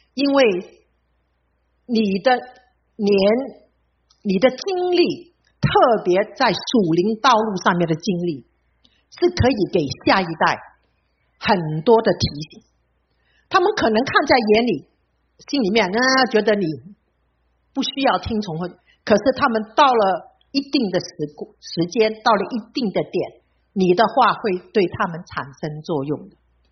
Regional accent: Fuzhou, Fujian, China; accent: Fuzhou; 我就觉得这个是我们福州话有一句话

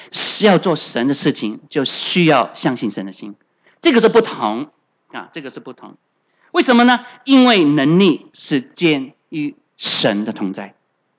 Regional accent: China; 跟我们中国人啊观念一样，就是说你一人啊做错事情就羞辱全家

